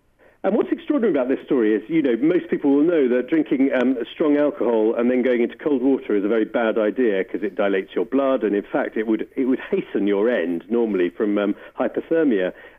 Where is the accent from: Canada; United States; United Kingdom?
United Kingdom; you know, I'm British, and I didn't know whether in America it was more widely known.